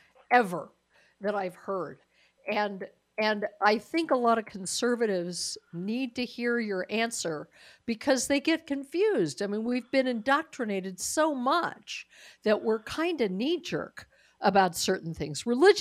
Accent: Colorado, United States; I am originally from Colorado

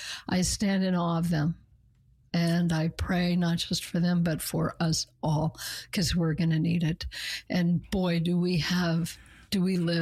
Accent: United States; You know, I'm an American Jew.

